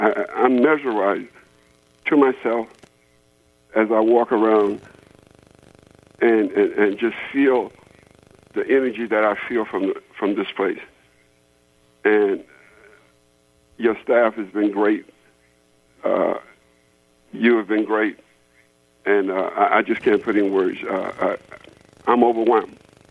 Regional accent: South Carolina, United States; also born or lived in Jacksonville, Florida; I was born in Jacksonville, Florida, and I grew up on my grandmother's farm in South Carolina, in the country.

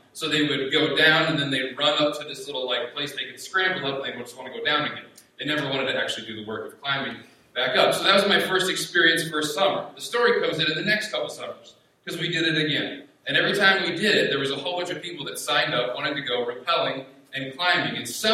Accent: South Dakota, United States; So many of you know I grew up in South Dakota. If you've ever seen pictures of Mount Rushmore, that was pretty close to where I grew up.

